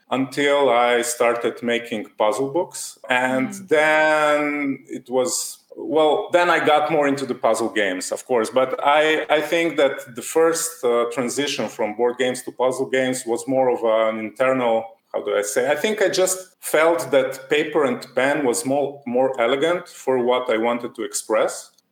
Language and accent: English; Slovenia; English is a second language; I come from Slovenia and I design games.